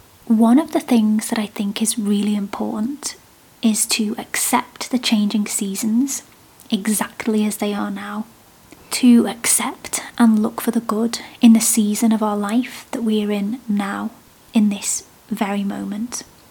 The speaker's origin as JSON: {"language": "English", "country": "United Kingdom", "said": "As a Brit, I also understand the importance of weather as a topic of conversation."}